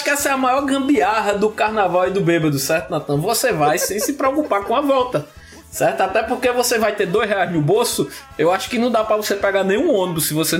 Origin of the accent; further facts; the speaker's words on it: Solânea, Paraíba, Brazil; acho que vocês sabem que eu sou lá de Solânia, né?